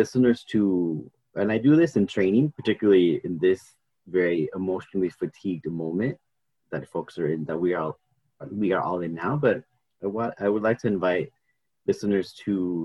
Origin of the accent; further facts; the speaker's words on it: California, United States; For me, I grew up in Orange County land, which is not very far from here, from Long Beach.